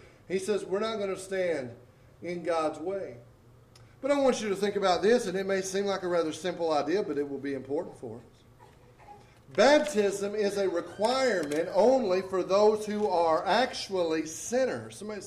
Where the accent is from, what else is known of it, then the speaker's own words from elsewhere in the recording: Arkansas, United States; Now, I know you think because I'm from Arkansas, I'm a little slower until DJ start pronouncing all that stuff today.